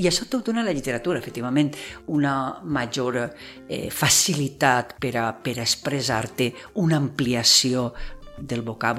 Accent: Pego, Valencian Community, Spain; Dic, ah, jo soc de Pego.

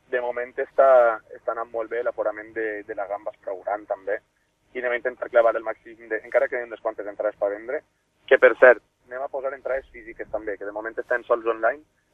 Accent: Pego, Valencian Community, Spain; El poble de Pego, no puc estar més orgullós de ser d'on soc.

